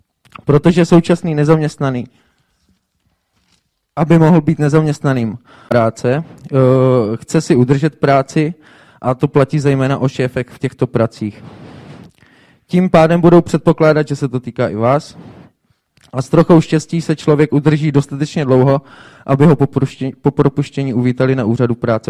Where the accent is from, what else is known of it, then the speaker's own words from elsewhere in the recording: Brno, South Moravian Region, Czechia; a jsem z Brna.